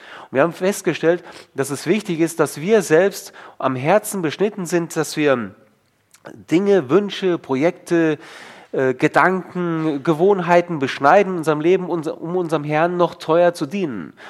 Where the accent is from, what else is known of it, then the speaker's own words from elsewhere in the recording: Herborn, Hesse, Germany; moved away as an adult; also born or lived in Berlin / Colombia; now in Hermeskeil, Germany; Eigentlich bin ich Berliner, aber nur die ersten 2 Jahre meines Lebens. Dann haben wir im Lahn-Dill-Kreis gewohnt, in Herborn, Seelbach bei Dillenburg, da in der Gegend.